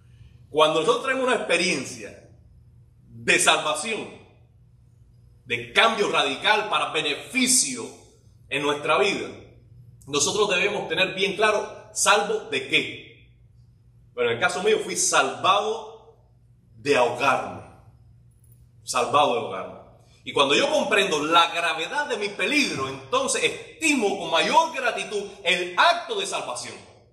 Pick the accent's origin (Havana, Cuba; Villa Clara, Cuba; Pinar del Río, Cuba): Villa Clara, Cuba; Remedios; Por eso se hizo una marcha desde mi pueblo, desde Remedios, a la playa con la juventud de la época y acampar en la playa.